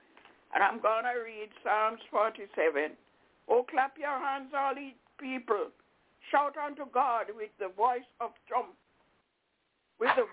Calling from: Albany, New York, United States; I am calling from Albany, New York.

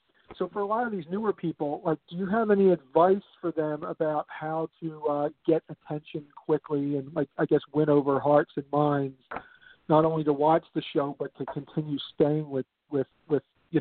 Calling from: Philadelphia, Pennsylvania, United States; Hey, Simon. … calling from Philadelphia.

